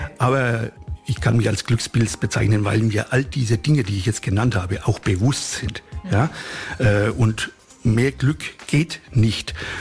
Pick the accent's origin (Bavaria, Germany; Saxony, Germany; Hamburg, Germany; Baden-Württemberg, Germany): Bavaria, Germany; Ich bin mit dem Fußball aufgewachsen. In meinem Heimatort Itchern war ein guter Fußballer